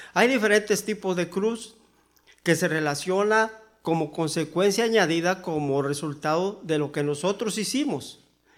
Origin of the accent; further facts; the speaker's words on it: Mexico; Y hasta cuando nos decían allá en México, nosotros lo aprendimos de nuestra familia, los papás